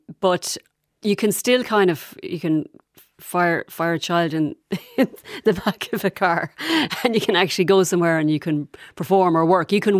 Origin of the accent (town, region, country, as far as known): Galway, Connacht, Ireland; born or raised there